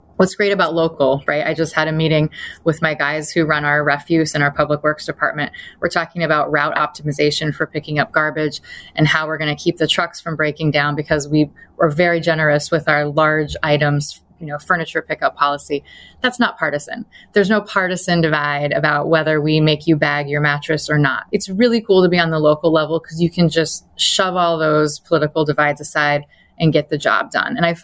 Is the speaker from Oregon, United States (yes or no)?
yes; Beaverton, Oregon, United States; I'm from Beaverton, Oregon, which is the home of Nike.